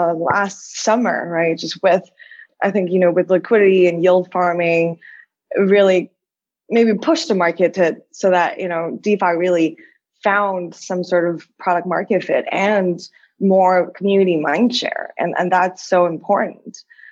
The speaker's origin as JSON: {"language": "English", "country": "China", "tie": "born or raised there", "moved": "yes", "lives_now": "United States", "said": "I grew up in China, educated in the States, worked on Wall Street, then pivoted to crypto."}